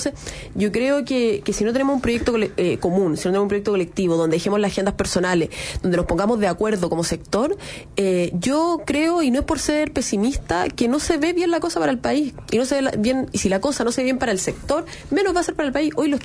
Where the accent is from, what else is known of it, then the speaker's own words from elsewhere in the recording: Valparaíso, Chile; incluso que yo soy de Valparaíso